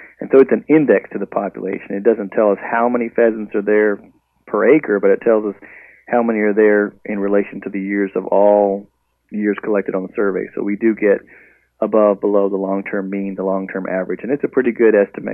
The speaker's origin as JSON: {"language": "English", "region": "Texas", "country": "United States", "tie": "born or raised there", "said": "Well, I'm from South Texas, born and raised, and everything goes on the grill."}